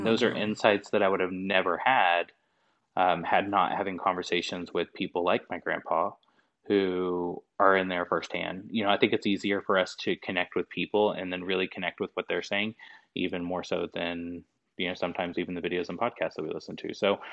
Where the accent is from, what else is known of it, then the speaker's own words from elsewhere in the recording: Texas, United States; so growing up in Texas in smaller communities